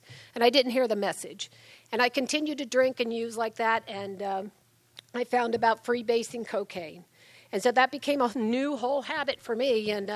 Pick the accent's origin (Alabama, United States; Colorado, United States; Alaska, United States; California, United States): California, United States; I'm from Southern California. I live outside of Los Angeles up in the high desert.